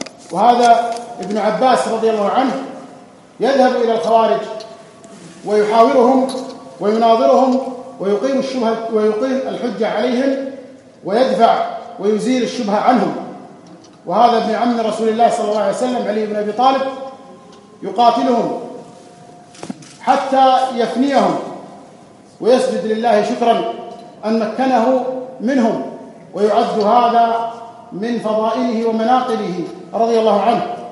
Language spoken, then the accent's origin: Arabic; Kuwait; ونحن في بلدنا الكويت من أول الدول التي اكتوت بنار الإرهاب